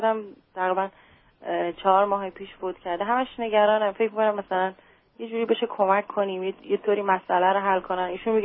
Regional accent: Iran; now in Canada; از ما از ایران که اومدیم کانادا

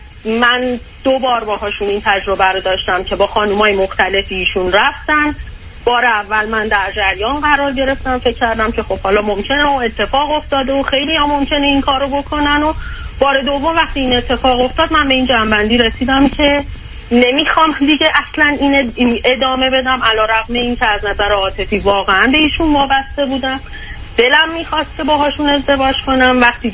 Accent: Iran; moved away

